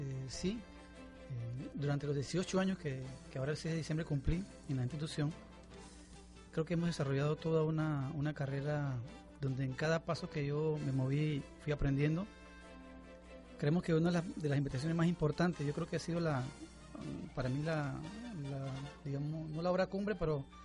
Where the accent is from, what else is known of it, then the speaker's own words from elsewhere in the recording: Panama City, Panamá, Panama; yo soy originario de Panamá, de la capital. Yo soy capitalino, vengo de los barrios.